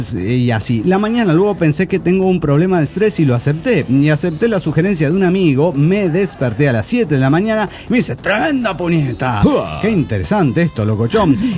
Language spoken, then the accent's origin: Spanish; Tarija, Bolivia; de Tarija, Bolivia.